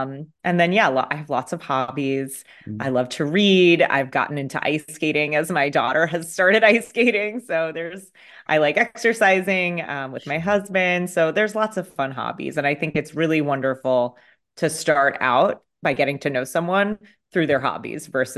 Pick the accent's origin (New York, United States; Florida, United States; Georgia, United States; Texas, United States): New York, United States; I grew up here in the suburbs of New York City.